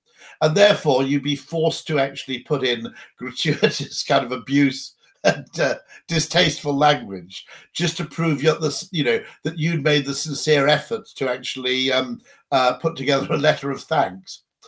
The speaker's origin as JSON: {"language": "English", "country": "United Kingdom", "said": "but as a Brit, you'll know what that means"}